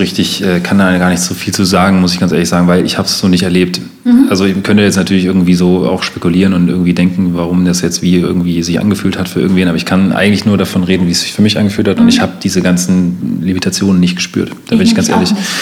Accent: East Germany, Germany; wir kommen jetzt irgendwie aus dem Osten, wir haben aber den Osten nicht erlebt.

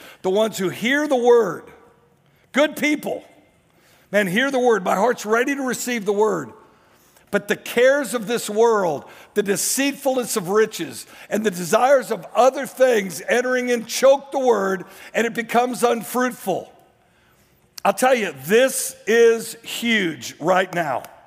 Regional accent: Warrington, North West England, United Kingdom; I'm from Warrington. You can't expect for me to make this hurdle.

